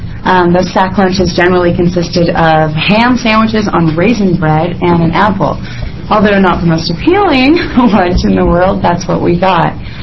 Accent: Salt Lake City, Utah, United States; While growing up in Salt Lake City, my family and I lived in low-income housing.

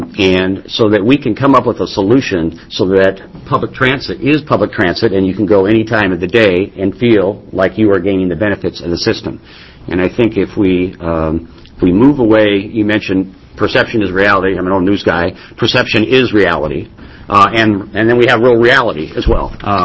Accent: Gresham, Oregon, United States; it is a sad commentary to be in my hometown area of Gresham and feel I can't ride mass transit.

